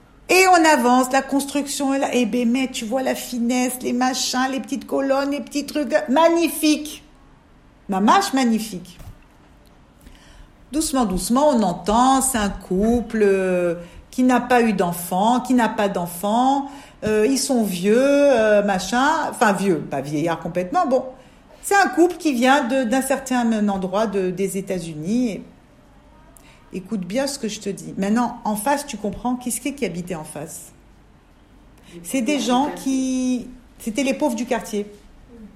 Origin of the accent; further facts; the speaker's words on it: France; now in Israel; Moi maintenant, je viens de France, je comprends pas, j'ai pas le truc.